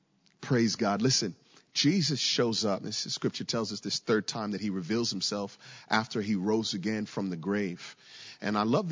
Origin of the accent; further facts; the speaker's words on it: Virginia, United States; I've got friends still where I grew up in Virginia that are living life in a normal way.